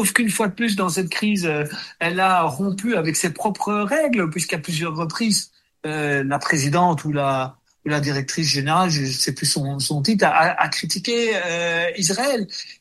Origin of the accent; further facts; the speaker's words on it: Belgium; moi, en tant que Belge, je ne souhaite pas qu'ils viennent en Belgique et en Europe.